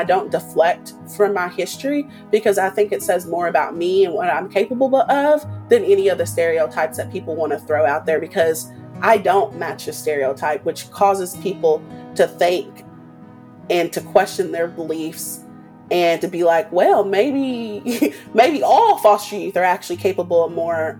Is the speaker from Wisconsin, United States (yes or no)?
no; Owensboro, Kentucky, United States; I am from Owensboro, Kentucky. Big shout out to my Kentuckians out there.